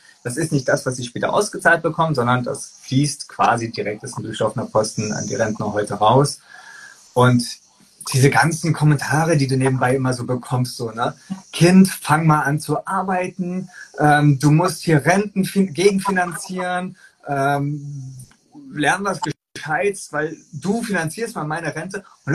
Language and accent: German; Berlin, Germany; als Berliner